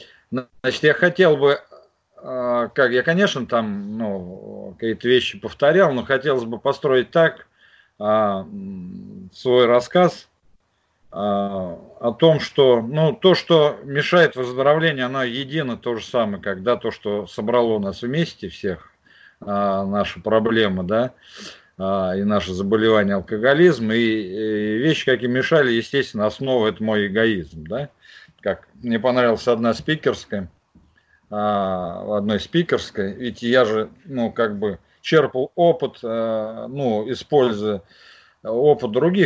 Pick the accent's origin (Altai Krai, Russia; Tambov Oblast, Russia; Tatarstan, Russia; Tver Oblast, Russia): Tambov Oblast, Russia; Tambov; Ну, обычно я пишу алкоголик из Тамбова